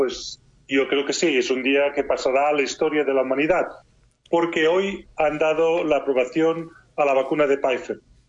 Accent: Spain; now in Sheffield, United Kingdom; Pues muchos vienen a España, yo me fui de España y me vine a Inglaterra.

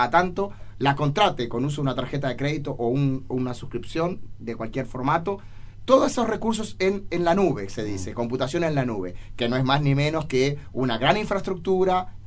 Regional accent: Uruguay; now in Chile; uno ya cuando salió de su país de origen, en mi caso Uruguay, siempre está mirando a todo el mundo como un extranjero, digamos.

